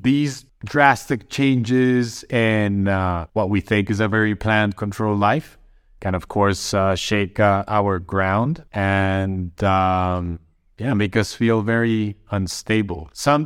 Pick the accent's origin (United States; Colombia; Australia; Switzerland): Colombia; growing up in Colombia during the 90s, a time where violence was prevalent in different parts of the country, left a lot of PTSD that I'm still trying to analyze, digest, and turn into a new way of approaching